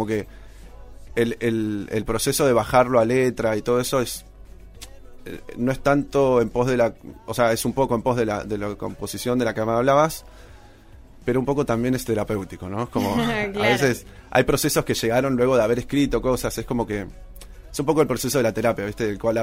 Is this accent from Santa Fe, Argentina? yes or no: no; Neuquén, Argentina; moved away as an adult; now in Buenos Aires, Argentina; Nacido y criado en Neuquén toda la vida hasta el 2017.